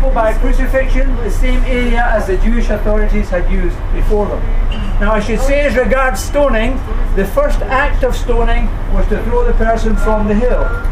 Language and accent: English; Scotland, United Kingdom; You may have picked up something from the accent that originally I'm from Scotland, okay?